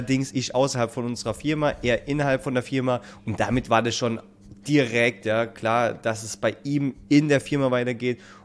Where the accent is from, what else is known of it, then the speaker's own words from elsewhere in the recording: Rhineland-Palatinate, Germany; Freut mich, dass ich als Pfälzer hierher kommen darf in den hohen Norden. … Ich bin dynamische 34 Jahre jung.